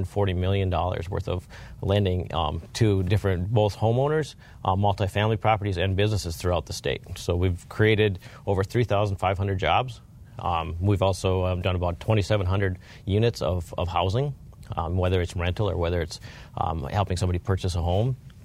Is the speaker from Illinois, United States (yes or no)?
no; Mandan, North Dakota, United States; I'm born and raised in North Dakota. I actually grew up in Mandan, went to high school there.